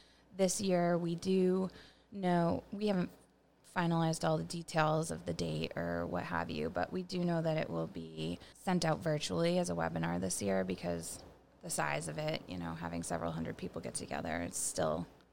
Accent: Harvard, Massachusetts, United States; I bought my house in Bolton, and I live a mile from my parents where I grew up in Harvard.

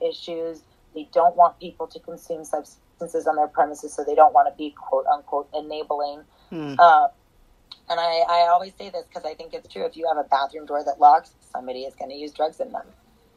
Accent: Portland, Oregon, United States; I am born and raised in Portland. I remember when it used to be that you knew your neighbors

